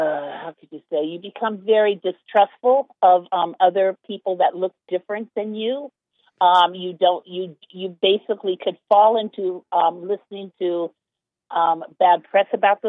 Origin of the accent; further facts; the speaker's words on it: Los Angeles, California, United States; I grew up in L.A. area. I grew up in San Fernando Valley, born and raised. San Fernando Valley, moved to Simi Valley, part of White Flight in Simi Valley in the 60s, early 60s.